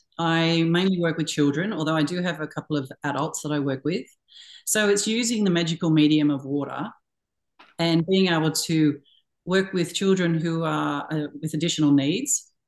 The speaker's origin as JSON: {"language": "English", "country": "Australia", "said": "I am from Australia, but I live just in New South Wales, just under the Queensland border."}